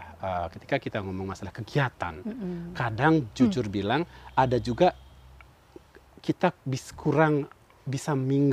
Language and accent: Indonesian; Bali, Indonesia; Tapi itu sama kuatnya dengan ketika saya ditanya, saya orang Bali.